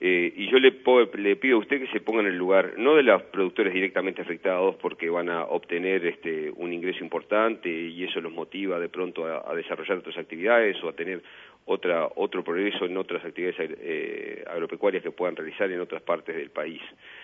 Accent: Uruguay; Como uruguayo, podré tener mi opinión particular

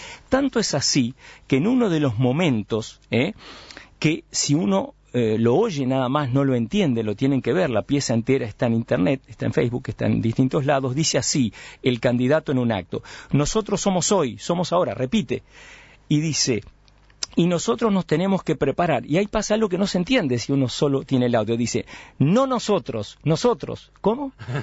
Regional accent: Paraguay; El idioma guaraní, de donde nada más ni nada menos que viene nuestro país, ¿no? No somos Uruguay, y uruguayos

